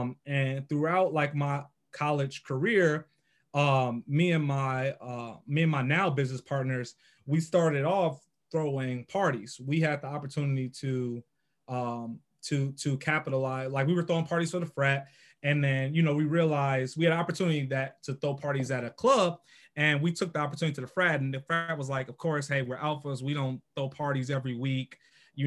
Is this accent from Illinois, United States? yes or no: yes; Chicago, Illinois, United States; I'm born and raised in Chicago, so you know, a lot of it's stereotype.